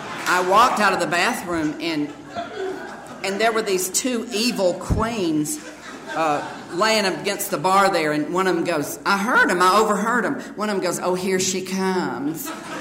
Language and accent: English; Deep South, United States; I grew up in the Deep South. I don't know what your first clue would be, but I grew up in the Deep South